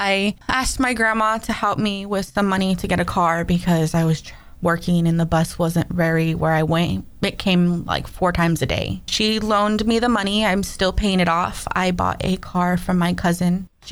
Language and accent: English; Santa Rosa, United States; I'm from Santa Rosa.